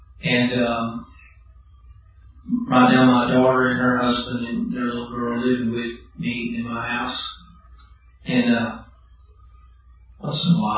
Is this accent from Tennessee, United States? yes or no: no; Dallas, Texas, United States; When I was about the, I believe, the third or fourth grade, growing up in Dallas and in school